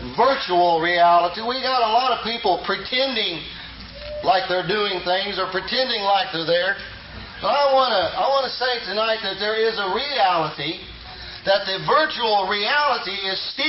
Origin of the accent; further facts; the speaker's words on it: Ohio, United States; I'm from Ohio.